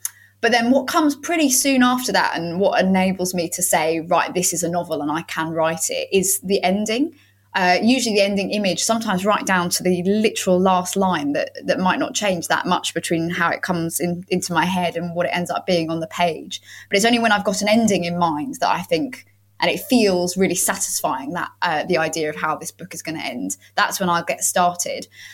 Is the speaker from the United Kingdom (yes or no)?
yes; London, United Kingdom; I've been here in this house for a year now, actually. But my parents, so I grew up in East London, and then my parents moved down to Ramsgate about 10 years ago now.